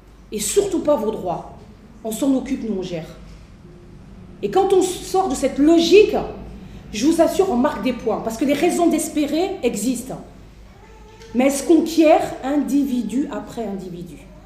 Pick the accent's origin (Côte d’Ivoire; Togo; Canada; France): France; moi je suis française, hein. Donc je suis française